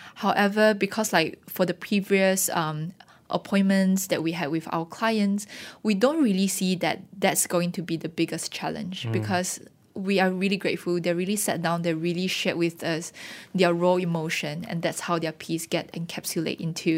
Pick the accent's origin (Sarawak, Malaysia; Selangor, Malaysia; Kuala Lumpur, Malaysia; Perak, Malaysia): Sarawak, Malaysia; Kuching; We do see that growing up in Kuching and starting the business in Kuching, everything really does get really personal